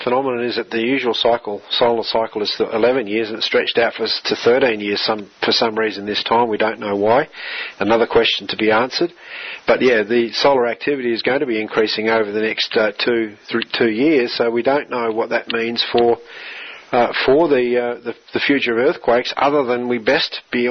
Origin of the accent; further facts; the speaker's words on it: Australia; we're an Australian political party.